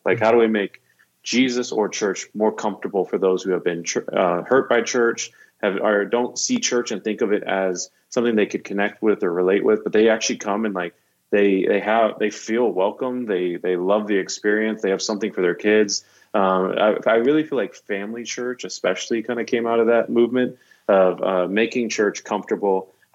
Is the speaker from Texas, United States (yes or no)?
yes; Dallas, Texas, United States; I grew up in Dallas and I remember asking, an old lady in Dallas once